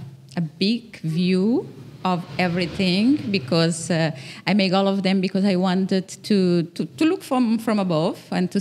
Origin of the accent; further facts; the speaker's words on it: Cape Verde; English is a second language; And I'm from Cabo Verde. I live here.